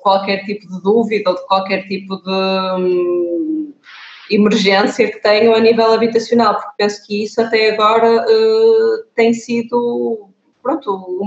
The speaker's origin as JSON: {"language": "Portuguese", "town": "Porto", "region": "Norte", "country": "Portugal", "said": "penso a Porto não se vende, eu sou do Porto."}